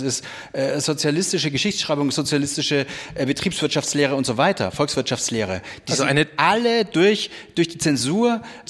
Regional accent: Bavaria, Germany; ich komme selbst aus Franken

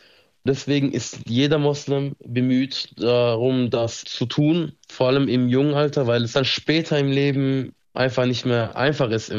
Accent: Pforzheim, Baden-Württemberg, Germany; ich komme aus Pforzheim, bin 26 Jahre alt.

